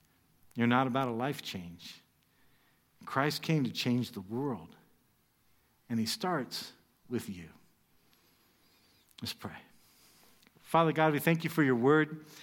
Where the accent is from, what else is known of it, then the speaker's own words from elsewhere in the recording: United States; it's easy to say that as an American